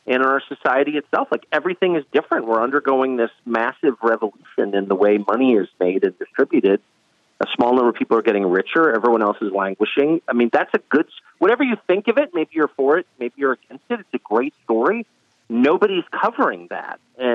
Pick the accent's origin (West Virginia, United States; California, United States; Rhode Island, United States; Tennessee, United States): California, United States; I'm from Southern California. I'm 50. You know, I just didn't grow up in that world.